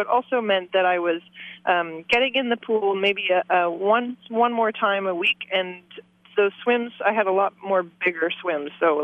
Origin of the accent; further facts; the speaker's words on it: Vancouver, British Columbia, Canada; So it was really a hometown race for me. I mean, Whistler's only a couple hours away from Vancouver